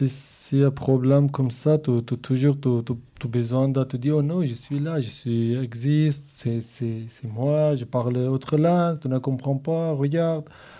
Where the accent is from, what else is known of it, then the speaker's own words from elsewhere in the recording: Northern Kurdistan, Turkey; French is a second language; je suis kurde de Turquie, et on dit Turquie, mais aussi on peut dire Kurdistan de Turquie, du nord du Kurdistan